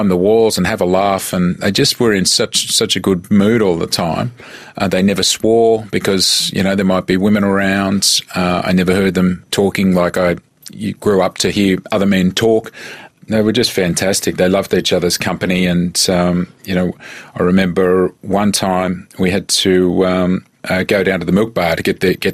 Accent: Melbourne, Victoria, Australia; also born or lived in Seymour / Puckapunyal; I was born in Seymour Hospital, and we lived in Puckapunyal when I was for the first 2 years of my life because Dad was in the army. And when he left the army, he got to choose from a couple of different places in Melbourne

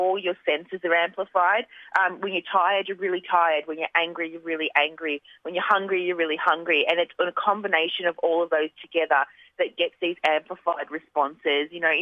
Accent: Melbourne, Victoria, Australia; Melbourne.

